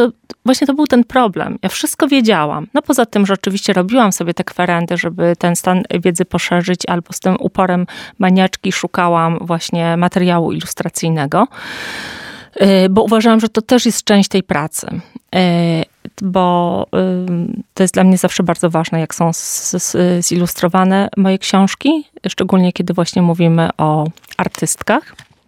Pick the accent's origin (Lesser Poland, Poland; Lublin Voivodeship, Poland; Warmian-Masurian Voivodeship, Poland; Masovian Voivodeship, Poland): Lesser Poland, Poland; Kraków; ponieważ jestem z Krakowa